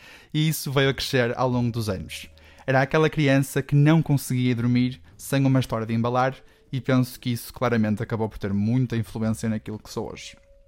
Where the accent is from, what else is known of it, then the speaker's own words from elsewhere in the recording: Germany; Mas eu sou alemão, portanto, sou um bocado, né?